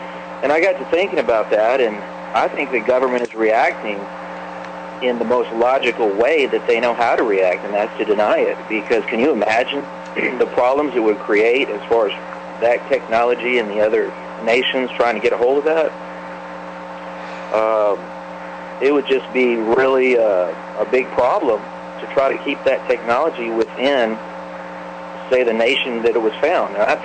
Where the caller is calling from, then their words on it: San Antonio, Texas, United States; I'm calling from Texas.